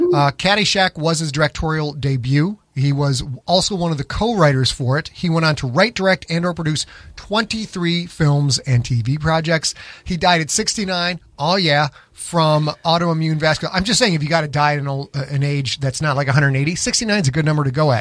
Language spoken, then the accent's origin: English; Winnetka, Illinois, United States; Winnetka. Hey, you know what? We're from Winnetka.